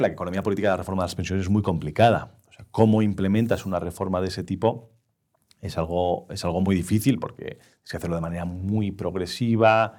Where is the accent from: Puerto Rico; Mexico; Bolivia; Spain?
Spain; Catalonia; born there; es la comunidad donde yo nací